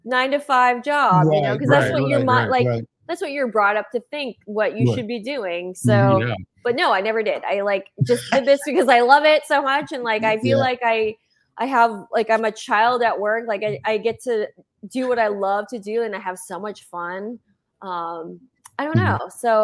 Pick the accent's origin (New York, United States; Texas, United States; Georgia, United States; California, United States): California, United States; Stockton; So I'm actually from Stockton, California. I actually grew up as a dancer, and I had all these dreams of becoming a dancer in Los Angeles.